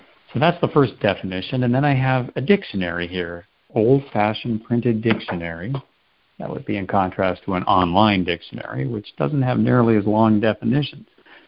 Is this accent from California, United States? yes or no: yes; Sacramento, California, United States; I am a debtor from Sacramento, California, in the United States.